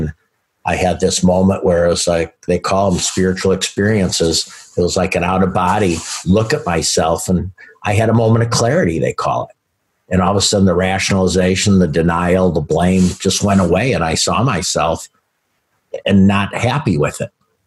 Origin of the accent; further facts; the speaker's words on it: Chicago, Illinois, United States; now in Pensacola, United States; I grew up outside Chicago. I went to a very integrated school. I never went to a school that wasn't integrated. I didn't know segregation until I came to Pensacola, I think, sometimes.